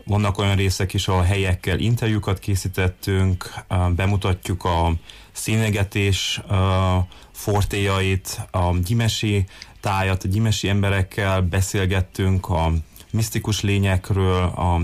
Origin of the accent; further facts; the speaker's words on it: Târgu Mureș, Mureș County, Romania; moved away; mivel elköltöztem már régóta Marosvásárhelyről, meg Erdélyből, úgy fel akartam elveníteni az emlékeimet